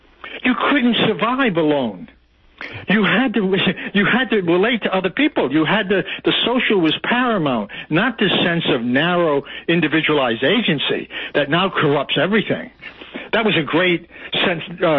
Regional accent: Providence, Rhode Island, United States; accent: Providence working class; And you know, everybody thinks I'm from New York.

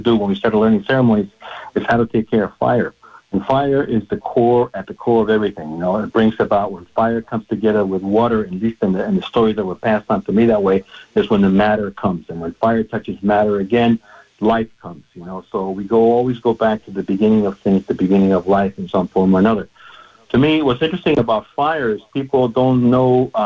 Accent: Guatemala; I'm from Guatemala originally, and every other mountain in Guatemala is a volcano.

